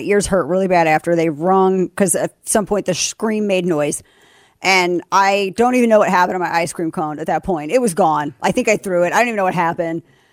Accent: Missouri, United States; now in Texas; Apparently I'm from Missouri and now we're in Texas.

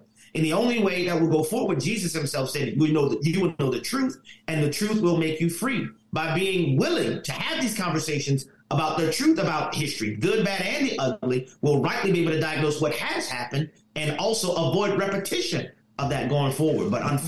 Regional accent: New Orleans, Louisiana, United States; Well, where I grew up in New Orleans, Louisiana, there hasn't been a Republican mayor for over a century, or city council member for over a century.

